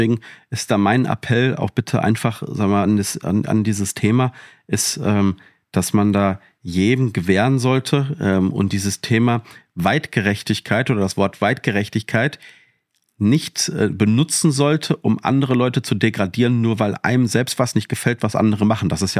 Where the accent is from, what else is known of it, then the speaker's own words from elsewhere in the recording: Witten, North Rhine-Westphalia, Germany; ich komme ja aus Witten, ist ja in der Ruhr